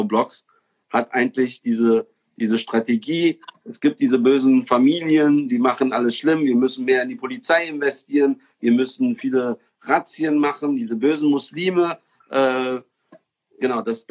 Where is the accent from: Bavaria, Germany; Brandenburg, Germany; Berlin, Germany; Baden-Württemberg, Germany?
Berlin, Germany; ich bin ja in Kreuzberg geboren, in Neukölln aufgewachsen. Ich sag mal, ich habe einen Kreuzberger Migrationshintergrund.